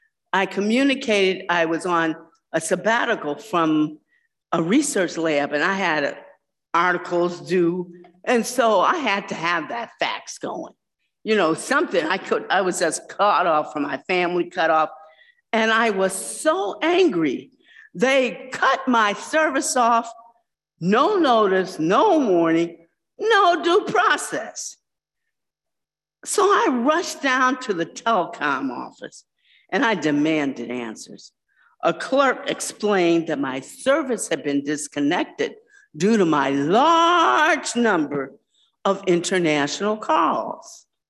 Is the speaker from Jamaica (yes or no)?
no; United States; Skippy, I'm an American. And I realized that's what made me American.